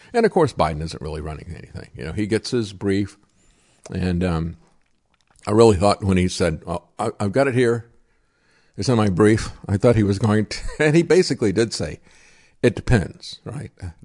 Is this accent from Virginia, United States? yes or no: no; Florida, United States; you go to the beach, I'm from Florida, you drive up and down the beach